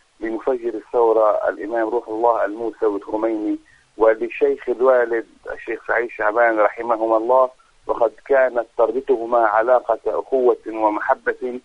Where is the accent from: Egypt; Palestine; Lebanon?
Lebanon; أنا كعربي، أنا كمسلم، أنا كلبناني